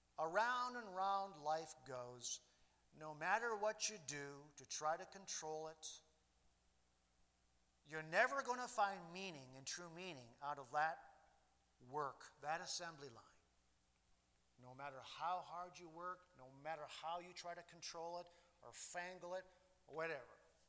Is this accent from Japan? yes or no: yes; Japan; And I'm a missionary kid, so I grew up in Japan, so there you go.